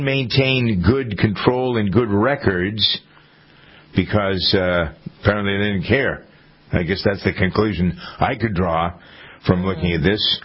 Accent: Framingham, Massachusetts, United States; And they just bought the largest building in Massachusetts, which happens to be in my hometown of Framingham, the old General Motors plant.

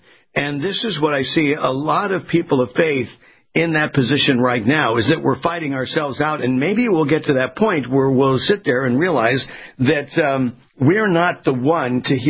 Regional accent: West Coast, United States; I grew up on the West Coast, all right?

